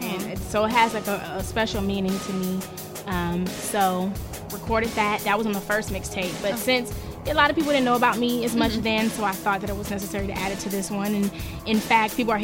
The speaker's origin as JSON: {"language": "English", "town": "Berkeley", "region": "California", "country": "United States", "tie": "born or raised there", "said": "he's one of my friends I grew up with in Berkeley as well, another lyricist out of the Bay Area."}